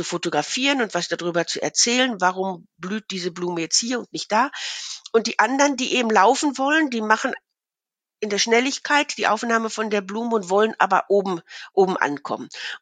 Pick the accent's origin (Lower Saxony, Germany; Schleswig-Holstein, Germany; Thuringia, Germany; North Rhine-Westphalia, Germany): North Rhine-Westphalia, Germany; lebe ja nicht an der Küste hier im Münsterland, ist ja schön Inland und was ich nie früher und also von aufgewachsen bin ich im Ruhrgebiet